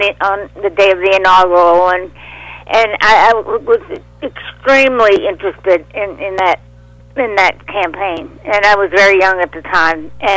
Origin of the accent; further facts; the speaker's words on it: Richmond, Virginia, United States; I grew up in Richmond, Virginia. Great, best time of the century to grow up. You know, during the 50s and 60s, and went to Catholic school, you know, practically raised by nuns